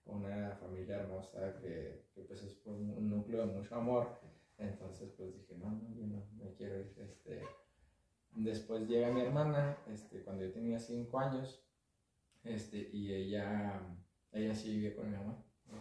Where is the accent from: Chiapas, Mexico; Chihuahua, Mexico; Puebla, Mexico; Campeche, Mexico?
Chihuahua, Mexico; Ojinaga; born there; now in Chihuahua, Mexico; En mi caso, yo nací en Ojinaga, ¿sí? Mi familia es de allá. Entonces, allá nacimos y estábamos mi mamá, mis abuelos y yo